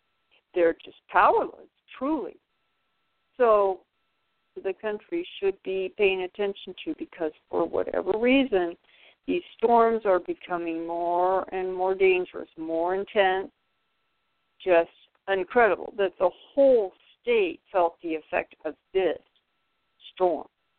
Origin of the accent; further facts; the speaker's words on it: California, United States; As you all know, I'm from California, and Santa Ana winds were about as strong as I've been in.